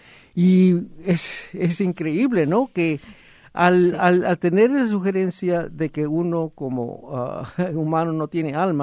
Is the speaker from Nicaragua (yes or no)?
no; Oaxaca, Mexico; Yo soy mixteco de Oaxaca, de la Mixteca Baja